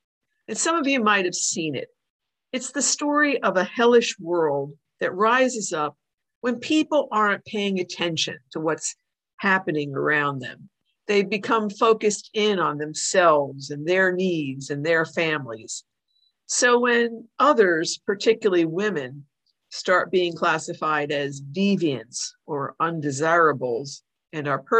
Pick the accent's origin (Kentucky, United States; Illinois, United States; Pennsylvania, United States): Illinois, United States; A few years ago, I visited a nature preserve in my home state of Illinois